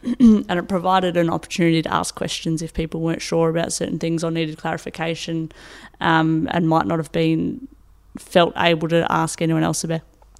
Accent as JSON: {"language": "English", "town": "Adelaide", "region": "South Australia", "country": "Australia", "tie": "born or raised there", "lives_now": "Geelong, Australia", "said": "I grew up in Adelaide and stuff, but I've been here for 6 years or so."}